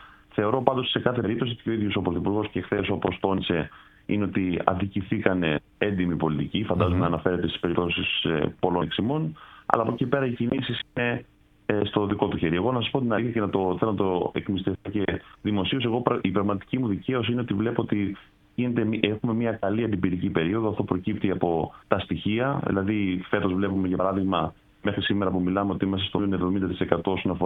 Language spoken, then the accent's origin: Greek; Crete, Greece; εγώ βάζω μέσα και την Κρήτη τον τόπο μου